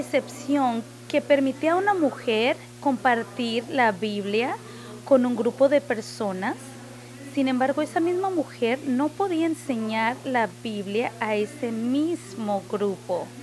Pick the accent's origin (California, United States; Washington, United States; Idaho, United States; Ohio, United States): Washington, United States; yo soy del estado de Washington, y cuando vine aquí a Arizona por la Universidad Gran Cañón para jugar béisbol